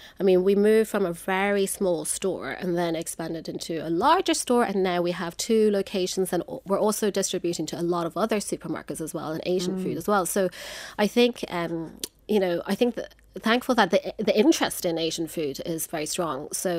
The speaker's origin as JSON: {"language": "English", "country": "Ireland", "tie": "born or raised there", "said": "I was growing up in Ireland, you know, there weren't that many Asian people around me, you know, so, and I went to the Gaeltacht when I was younger as well. So imagine like a Chinese girl going to a Gaeltacht and speaking Irish"}